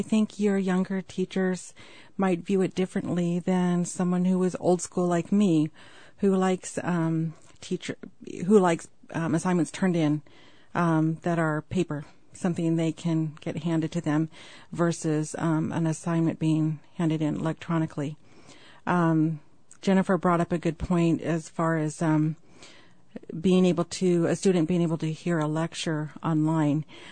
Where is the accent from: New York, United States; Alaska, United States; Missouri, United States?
Alaska, United States; Sitka; I grew up in Sitka and understand a lot of the history of the schools